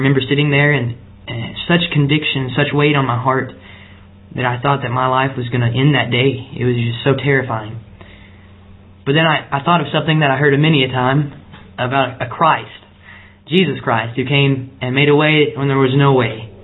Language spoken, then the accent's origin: English; Somerset, Kentucky, United States; I'm from Somerset, Kentucky.